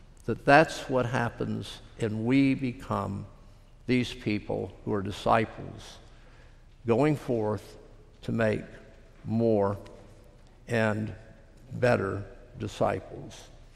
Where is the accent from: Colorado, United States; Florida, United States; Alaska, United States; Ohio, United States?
Florida, United States; Growing up in South Florida, we were under somewhat the aura of a missionary to Miami whose name was Dan Iverson.